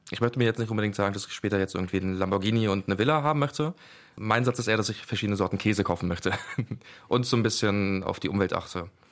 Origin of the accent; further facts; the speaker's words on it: Oldenburg, Lower Saxony, Germany; also born or lived in Netherlands; now in Wilhelmshaven, Germany; gebürtig komme ich aus Holland, bin dann relativ früh mit meiner Familie nach Oldenburg gezogen, beziehungsweise in Oldenburg-Umgebung und bin dann zum Studieren hierher gezogen, auch erst im November jetzt.